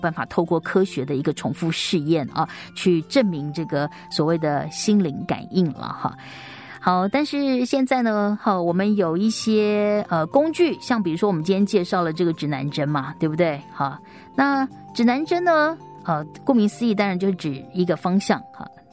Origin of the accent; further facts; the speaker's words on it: China; 那有时候我们中国人就会喜欢讲心有灵犀啦